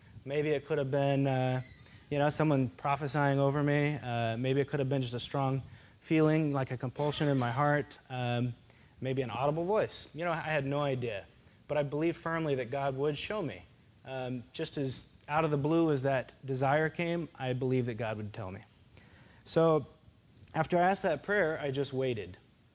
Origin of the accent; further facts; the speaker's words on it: Arkansas, United States; So, you know, I grew up in Arkansas, and I was just a regular kid.